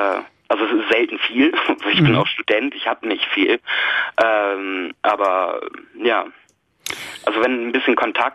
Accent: Oldenburg, Lower Saxony, Germany; Aber wir haben hier in Oldenburg, wo ich herkomme

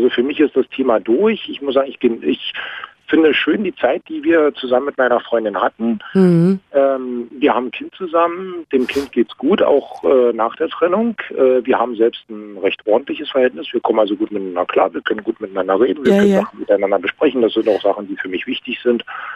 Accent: Cottbus, Brandenburg, Germany; moved away as an adult; now in Berlin, Germany; Ich bin auch kein echter Spandauer. Ich bin zugezogen nach Spandauer 2002. Ich bin eigentlich aus Cottbus.

